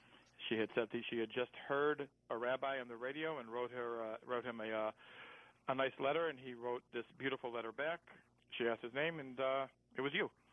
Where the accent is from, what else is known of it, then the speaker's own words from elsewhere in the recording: Oak Park, Michigan, United States; I grew up in Oak Park, Michigan.